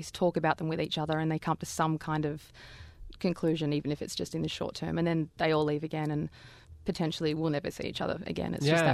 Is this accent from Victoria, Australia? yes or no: yes; Melbourne, Victoria, Australia; I'm from Melbourne originally